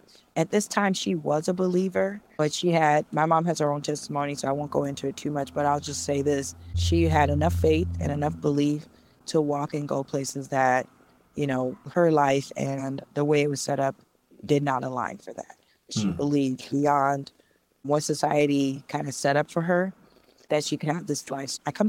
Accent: Illinois, United States; now in Indiana, United States; I'm originally from Illinois. I currently live in Indiana. And in Illinois, we grew up in like a project area.

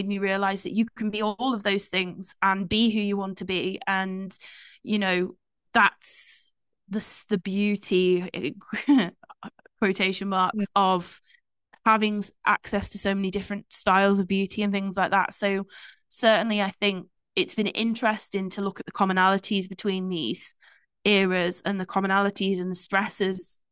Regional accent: West Midlands, United Kingdom; because I'm from Shropshire.

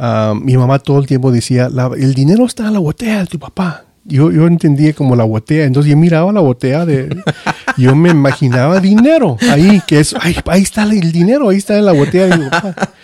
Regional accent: United States; muchos me preguntan … ¿de dónde vienes? Yo digo, yo soy de Estados Unidos. No, pero ¿de dónde vienes? Y yo no tengo familia afuera de Estados Unidos.

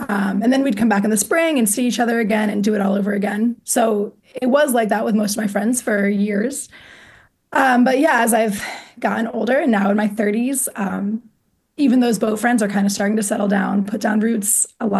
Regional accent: Orleans, Massachusetts, United States; All right, I grew up on Cape Cod in Massachusetts, in Orleans, for anyone who knows the Cape.

